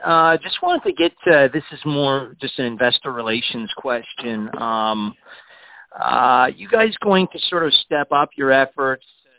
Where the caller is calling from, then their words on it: Montreal, Quebec, Canada; I'm calling from Montreal, Canada